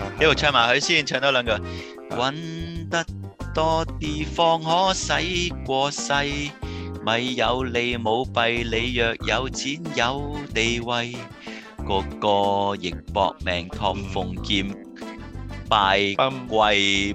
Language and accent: Cantonese; Guangdong, China; 我哋中国人啊，唔系我哋广东人，